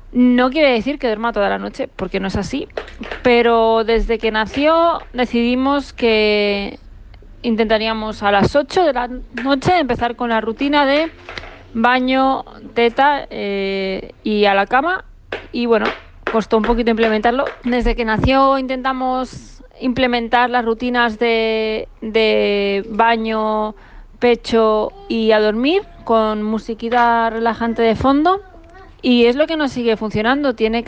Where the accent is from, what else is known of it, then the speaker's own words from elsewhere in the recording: Barcelona, Catalonia, Spain; de Barcelona.